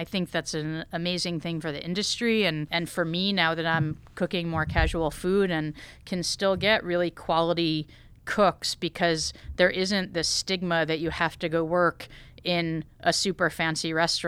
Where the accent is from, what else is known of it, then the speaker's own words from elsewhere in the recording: Connecticut, United States; So I grew up in Connecticut, like I said, and I was always sort of obsessed.